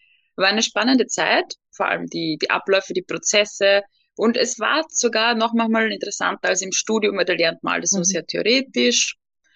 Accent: Austria; born there; 32 Jahre alt, gebürtige Österreicherin, wie man hört

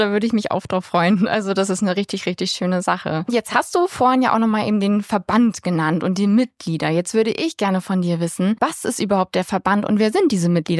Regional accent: Bremen, Germany; ich komme ja aus Bremen und arbeite in Oldenburg

